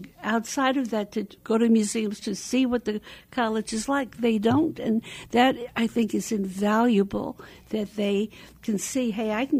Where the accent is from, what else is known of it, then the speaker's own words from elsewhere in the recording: Hempstead, New York, United States; growing up in Hempstead, Long Island, and you had a certain way where I walked